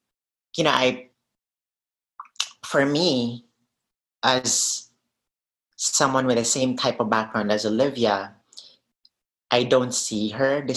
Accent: Cebu, Central Visayas, Philippines; English is a second language; moved away as an adult; So after college, when I moved from Cebu, which is my hometown, which I talk about in the film.

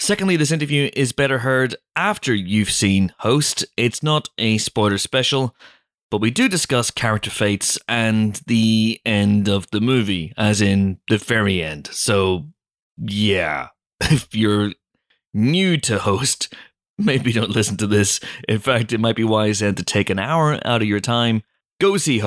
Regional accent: United Kingdom; We're British. That's what we do.

